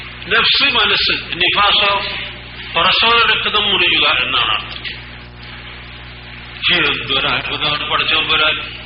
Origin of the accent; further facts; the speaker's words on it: Kozhikode, Kerala, India; സഹോദരങ്ങളെ, ഞാൻ നിങ്ങൾക്കൊരു അന്യനല്ല. ഞാൻ കോഴിക്കോട്ടുകാരനാണ്.